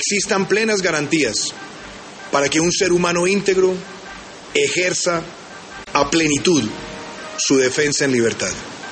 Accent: Colombia; Duele como colombiano

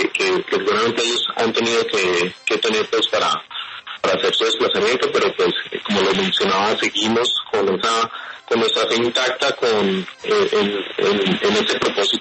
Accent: Colombia; la idea es que igualmente nos unamos como colombianos

